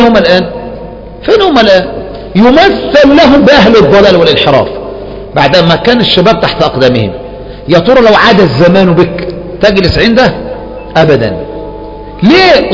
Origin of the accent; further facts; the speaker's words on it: Egypt; هؤلاء علماء نوابغ في بلدنا مصر